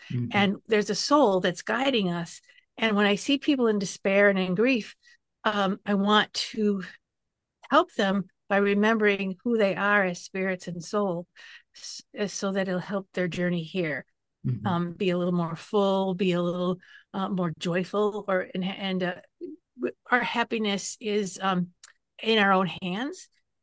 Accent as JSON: {"language": "English", "town": "Detroit", "region": "Michigan", "country": "United States", "tie": "born or raised there", "lives_now": "Texas, United States", "said": "I grew up in Detroit, Michigan. Okay. So I'm a transplanted Midwesterner."}